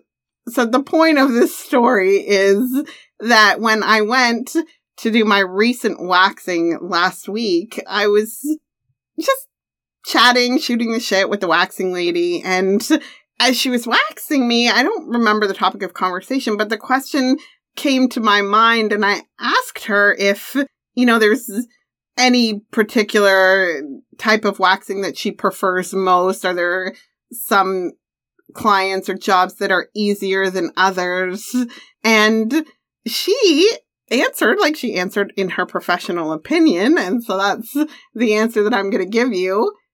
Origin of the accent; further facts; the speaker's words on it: Canada; I love being Canadian, I love who I am, but I love being North American.